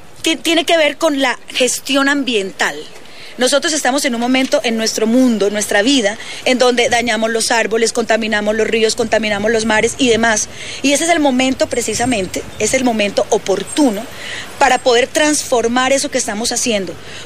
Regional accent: Bucaramanga, Santander, Colombia; born there; Nací en Bucaramanga, orgullosamente santandereana, de padre santandereano, de hermanos santandereanos, pero de madre guajira y toda mi familia materna de la costa Caribe. Y por mi sangre corre las dos vertientes.

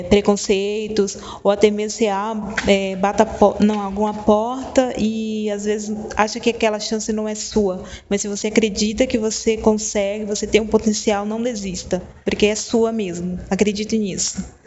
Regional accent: Itiruçu, Bahia, Brazil; moved away as an adult; now in São Paulo, Brazil; eu tenho 29 anos e sou casada. Eu sou natural de Itiruçu, é uma cidade pequena do interior da Bahia. Em 2006 eu vim para São Paulo, né, assim que concluí o meu ensino médio

